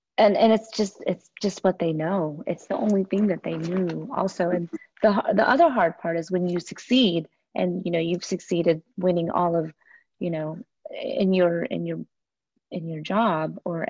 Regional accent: Laos; oh, I'm from Laos, and half the time you don't even know if the other person even knows where that is.

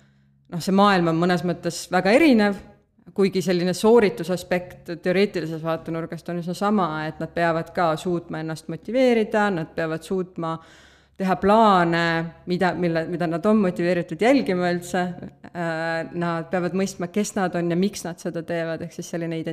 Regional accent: Tartu, Tartu County, Estonia; mina olen siis Tartust.

